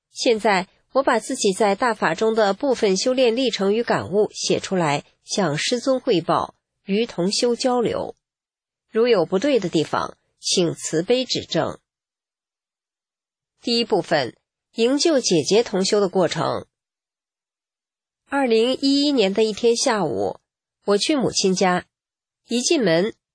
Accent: China; 我说，我们是中国人，党不等于国，爱国不等于爱党。

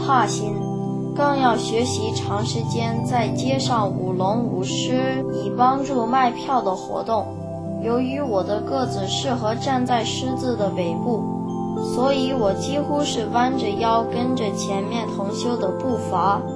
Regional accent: Taiwan; 因为我从小就在台湾长大，每天读的都是中文

